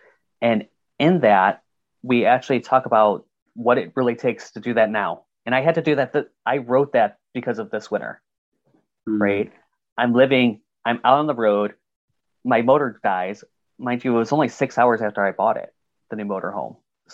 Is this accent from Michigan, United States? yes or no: yes; Michigan, United States; I'm from Michigan, you're from Wisconsin, so you know New Year's Day is cold.